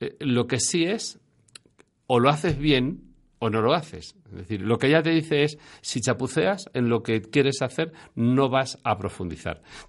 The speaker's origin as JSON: {"language": "Spanish", "town": "Puertollano", "region": "Castilla-La Mancha", "country": "Spain", "said": "Yo soy de aquí, de Puerto Llano"}